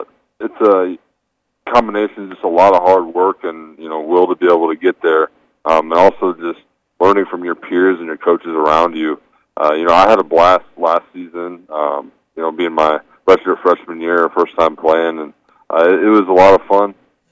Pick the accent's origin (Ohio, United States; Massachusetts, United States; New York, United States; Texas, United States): Ohio, United States; and I grew up obviously in Ohio, so it was in Big Ten country, so I grew up watching or seeing Iowa play quite a bit